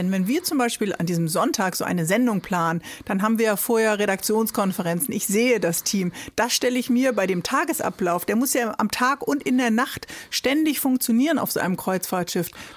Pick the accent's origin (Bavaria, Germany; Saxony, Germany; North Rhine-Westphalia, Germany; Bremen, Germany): Bremen, Germany; Heute ist Ihr Heimathafen Bremen, meine Heimatstadt.